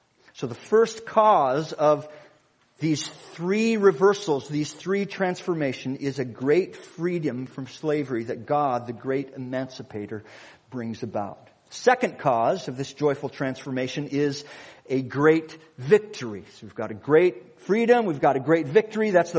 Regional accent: Minnesota, United States; No, I'm from Minnesota.

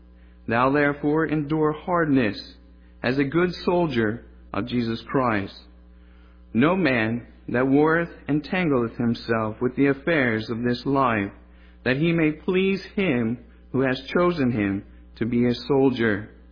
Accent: Pennsylvania, United States; now in Gaston, United States; If you're wondering why I don't have a southern accent, I am a transplant from Pennsylvania.

